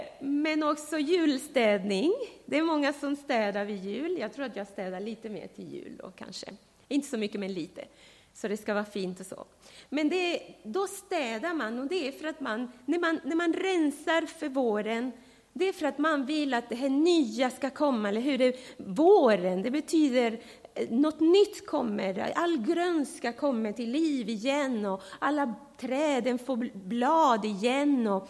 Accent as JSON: {"language": "Swedish", "country": "Panama", "moved": "yes", "lives_now": "Sweden", "said": "land som heter Panama. Eller jag vet inte, de säger att jag säger alltid fel, men Panama eller Panama, jag vet inte. Ett litet land i Centralamerika, där kommer jag ifrån. Och jag flyttade till Sverige för 30 år sedan."}